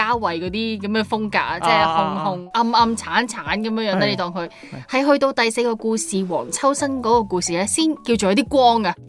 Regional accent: Hong Kong; 我们香港人

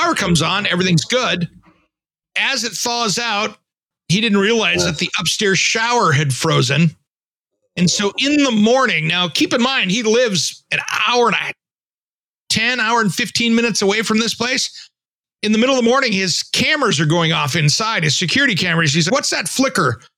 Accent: Tri-Cities, Washington, United States; I grew up in Eastern Washington, the Tri-Cities, where it could be 110 degrees outside and AC was important.

